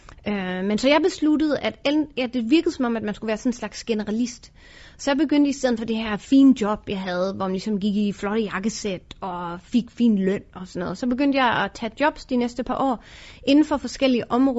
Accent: Aalborg, North Denmark Region, Denmark; Jeg voksede op i Aalborg

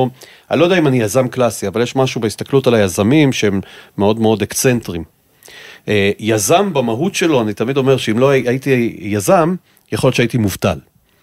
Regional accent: Rehovot, Central District, Israel; אז הסיפור שלי הוא סיפור שאני בעצם גדלתי ברחובות

